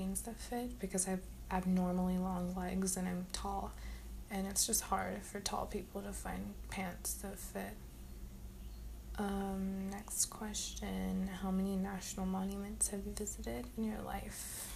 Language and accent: English; India; I make tea every morning for my family because I'm Indian, so, you know, we gotta drink our chai every day